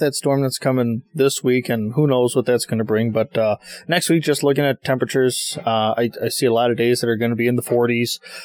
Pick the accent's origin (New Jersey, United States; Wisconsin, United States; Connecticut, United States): Wisconsin, United States; Burlington; You know, I grew up down in Burlington, Wisconsin. We've got the Fox River that runs through. We've got the Fox River run through, and we've got the White River that meets it there in town.